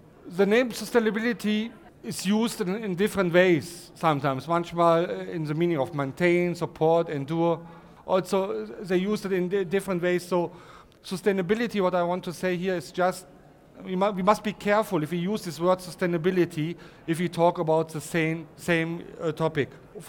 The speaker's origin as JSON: {"language": "English", "country": "Germany", "accent": "German", "second_language": "English", "said": "I hope you can understand me well and my German accent."}